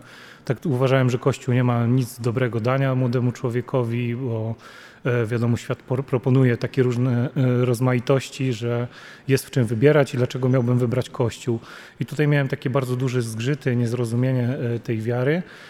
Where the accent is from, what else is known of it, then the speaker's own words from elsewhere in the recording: Kudowa-Zdrój, Lower Silesian Voivodeship, Poland; ja pochodzę z małej miejscowości Kudowa-Zdrój, to jest na Dolnym Śląsku, zaraz przy granicy z Czechami. Wychowywałem się w takiej rodzinie katolickiej